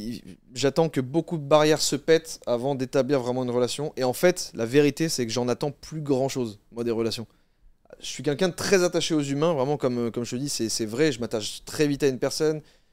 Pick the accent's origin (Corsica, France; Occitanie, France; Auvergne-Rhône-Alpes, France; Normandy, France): Auvergne-Rhône-Alpes, France; Grenoble; J'ai des amis, par exemple, à Grenoble. Donc c'est une ville en France d'où je viens